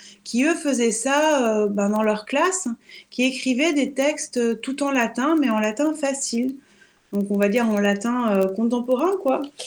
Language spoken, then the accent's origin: French; Montpellier, Occitanie, France; now in Paris, France; J'arrivais de ma province, qui n'est pas très loin de la vôtre, hein, parce que je venais de Montpellier.